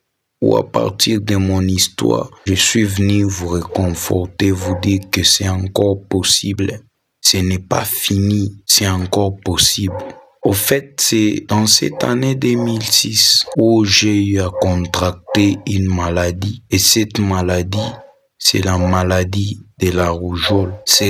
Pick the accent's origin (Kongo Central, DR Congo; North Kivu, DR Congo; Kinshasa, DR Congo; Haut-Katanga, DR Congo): Haut-Katanga, DR Congo; Likasi; En effet, je suis né à Likasi et j'ai grandi à Likasi.